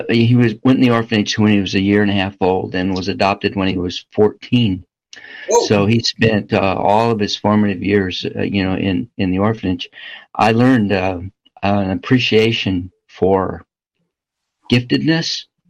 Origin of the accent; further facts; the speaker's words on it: Illinois, United States; I grew up in Southern Illinois, and there's a children's home in a town called Carmite, still there.